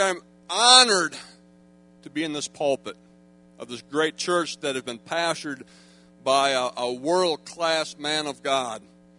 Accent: United States; And while I feel that burden as an American to be strong

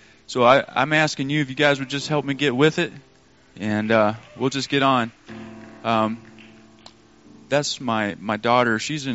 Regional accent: Arkansas, United States; also born or lived in Montana; The reason why I'm here, I'm originally from Arkansas, was born in Montana. I've been kind of all over the place.

